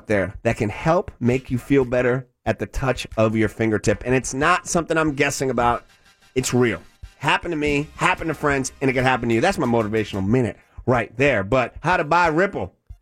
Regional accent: Cuba; now in United States; it happened in my home country of Cuba.

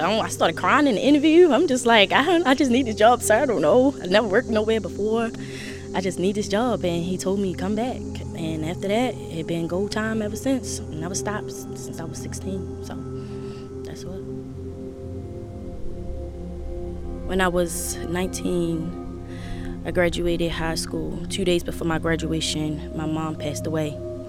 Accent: Baltimore, Maryland, United States; So I grew up in West Baltimore, Maryland.

